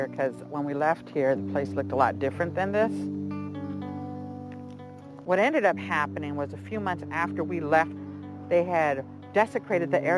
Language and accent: English; Oakland, California, United States; I grew up in Oakland. The world grew up around us. That has always been my village site, the village site of Huchin, where I come from.